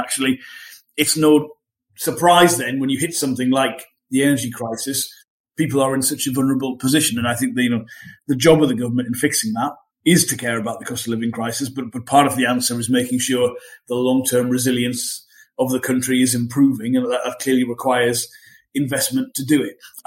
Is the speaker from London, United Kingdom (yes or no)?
no; Sunderland, North East England, United Kingdom; I'm from Sunderland, hence it's the only reason you tend to support Sunderland.